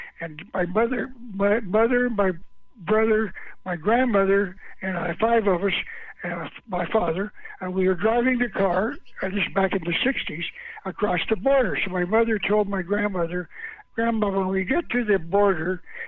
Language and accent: English; Washington, District of Columbia, United States; born there; I was born in the United States. That means I was born into Washington, D.C.